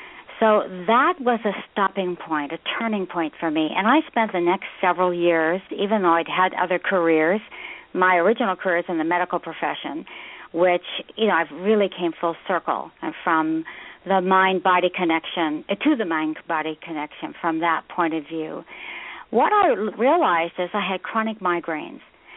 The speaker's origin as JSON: {"language": "English", "region": "Washington", "country": "United States", "tie": "born or raised there", "lives_now": "Arizona, United States", "said": "No, actually, I grew up in the Northwest, so I'm from the, you know, Seattle area, basically, between Seattle and the Canadian border."}